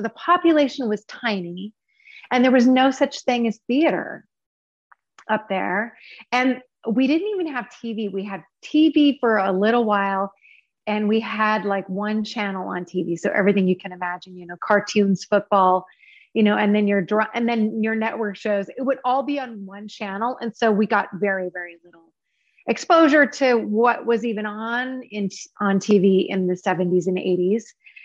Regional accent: Alaska, United States; So I grew up out in the middle of nowhere. I was born and raised in Alaska. My dad was a commercial fisherman

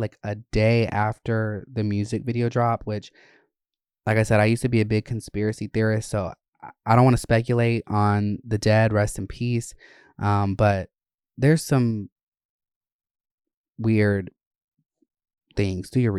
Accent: Georgia, United States; And I grew up in Gwinnett and North Georgia areas

